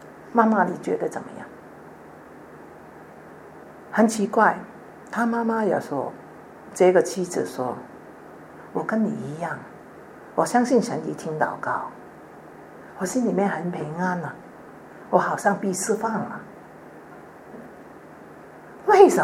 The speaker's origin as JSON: {"language": "Chinese", "country": "China", "said": "特别是我们中国人，什么都要讲人际关系，什么都要讲坏后门，什么都要有人来帮忙开路"}